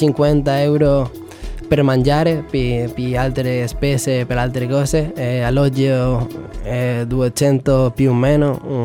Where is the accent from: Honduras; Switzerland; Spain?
Spain; Balazote, Castilla-La Mancha; Italian is a second language; now in Cagliari, Italy; Vengo da un paese del sud di Spagna, si chiama Balazote.